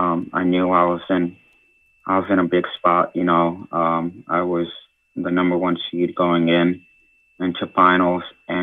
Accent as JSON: {"language": "English", "town": "Ansonia", "region": "Connecticut", "country": "United States", "tie": "born or raised there", "said": "So I began my swimming career in the Valley YMCA in my hometown in Ansonia."}